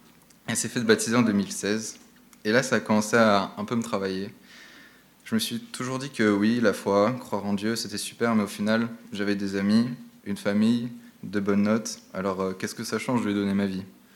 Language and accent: French; Gap, Provence-Alpes-Côte d'Azur, France; j'ai 19 ans et je suis originaire de Gap, où j'ai vécu 8 ans.